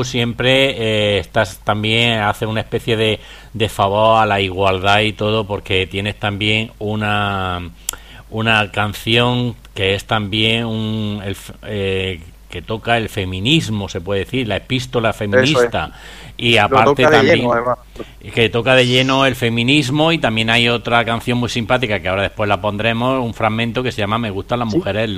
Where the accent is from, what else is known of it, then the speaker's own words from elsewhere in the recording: Andalusia, Spain; Muy de mi tierra, de la Alpujarra, que yo soy alpujarreño. De la esencia, bien, bien, ¿no? Del campo, ¿no?